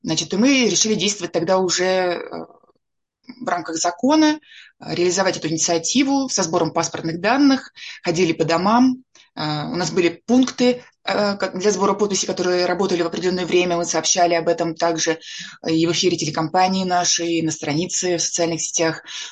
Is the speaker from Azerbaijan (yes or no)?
no; Rzhev, Tver Oblast, Russia; also born or lived in Krasnoyarsk; Я родилась в Красноярске. Переехали потом мы с семьей в Ржев. Это родной город моей мамы. Потом я здесь закончила, соответственно, школу.